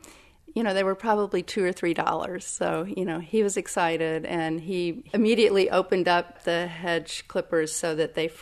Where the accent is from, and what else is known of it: Kentucky, United States; born or raised there